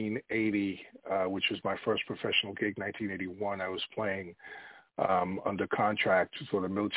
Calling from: Virginia, United States; I am in Northern Virginia.

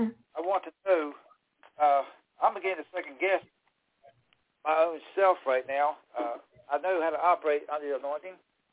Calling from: South Carolina, United States; calling from South Carolina.

